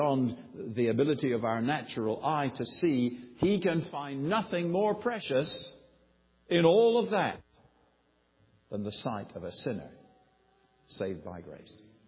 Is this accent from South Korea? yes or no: no; Guernsey; My first job after leaving school was to work, was born and raised in the Channel Island of Guernsey, was to work in the Attorney General's office